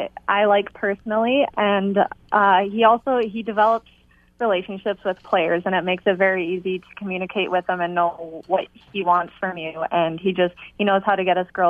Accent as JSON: {"language": "English", "region": "Alberta", "country": "Canada", "said": "I am from Alberta."}